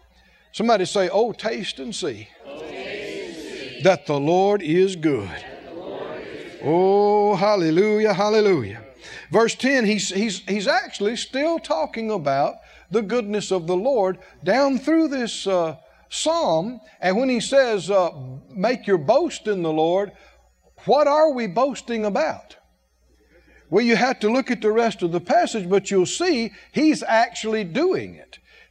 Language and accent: English; the South, United States; We grew up in the South, and we grew our own vegetables and lived on the farm.